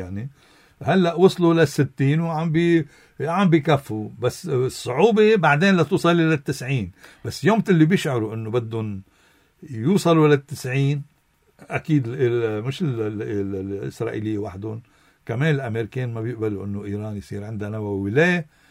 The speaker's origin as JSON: {"language": "Arabic", "country": "Lebanon", "said": "نحن كلبنانيين"}